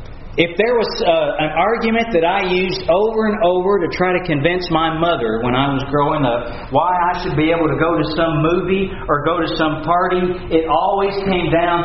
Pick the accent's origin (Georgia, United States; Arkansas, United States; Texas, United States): Texas, United States; When I say I'm from Texas, I represent my home state.